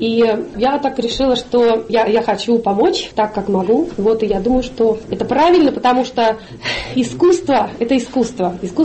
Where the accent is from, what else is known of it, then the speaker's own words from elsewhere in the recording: Krasnodar, Krasnodar Krai, Russia; born there; я родилась в Краснодаре, а Краснодар – это, по-моему, просто смесь Украины с Россией.